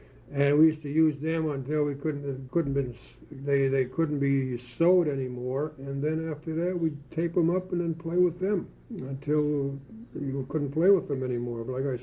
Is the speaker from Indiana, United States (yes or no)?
no; Delray, Michigan, United States; born there; I was born in Delray, Michigan, and my dad, he came over from the old country, Poland, so did my mother.